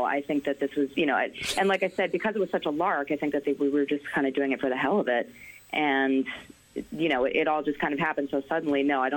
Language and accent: English; New York, United States; So I grew up in New York, and I had never had any sort of acting experience before.